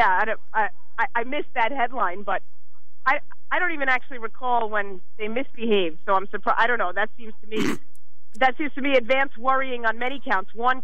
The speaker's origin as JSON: {"language": "English", "region": "New Jersey", "country": "United States", "tie": "born or raised there", "said": "I grew up in New Jersey, yes."}